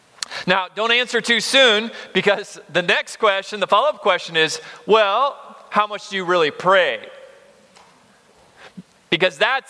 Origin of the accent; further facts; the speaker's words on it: Colorado, United States; also born or lived in California; I grew up in Colorado and California, and so they were living in Arizona.